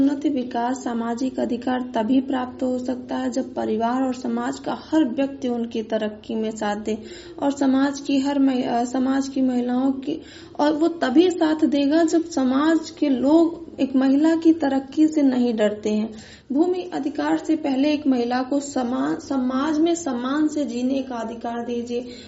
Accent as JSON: {"language": "Hindi", "town": "Basti", "region": "Uttar Pradesh", "country": "India", "said": "मैं बस्ती जिले से हूँ।"}